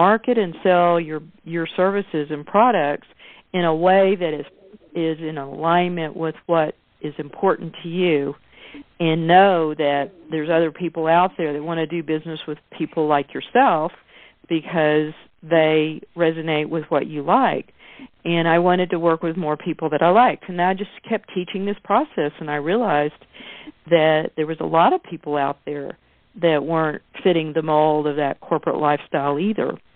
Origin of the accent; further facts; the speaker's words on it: Houston, Texas, United States; I grew up in Houston, Texas. I knocked on doors. I went door to door selling.